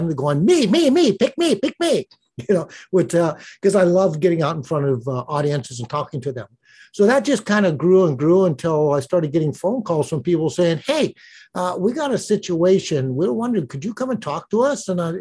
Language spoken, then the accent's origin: English; Hawaii, United States; No, I grew up in Hawaii and I joined the Honolulu Police Department way back in 1970.